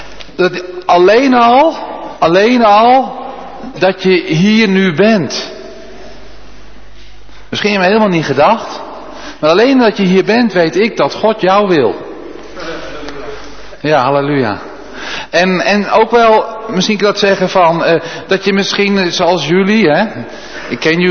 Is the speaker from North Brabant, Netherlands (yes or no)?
no; North Holland, Netherlands; born there; Nou, ik ben geboren in Noord-Holland.